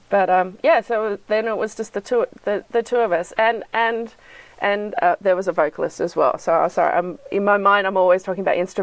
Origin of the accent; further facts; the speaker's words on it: Sydney, New South Wales, Australia; So I grew up in Sydney, and in this part of Sydney, we sort of identify ourselves by our closest beach. So I would say I'm from Manly, which is, you know, Manly Beach, which is just down the road.